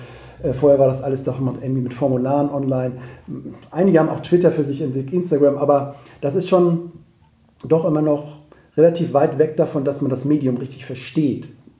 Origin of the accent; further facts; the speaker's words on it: Cologne, North Rhine-Westphalia, Germany; in Köln, wo ich herkomme